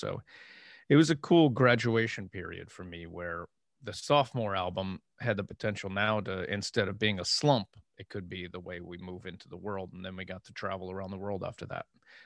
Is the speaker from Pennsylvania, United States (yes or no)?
yes; Erie, Pennsylvania, United States; I'm from Erie, Pennsylvania. So this girl from my hometown who is a family friend